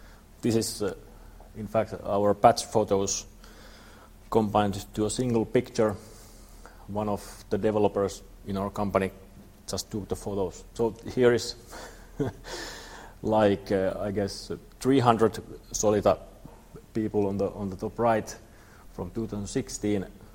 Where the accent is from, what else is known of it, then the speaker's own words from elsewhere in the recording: Tampere, Pirkanmaa, Finland; English is a second language; and I come from Tampere.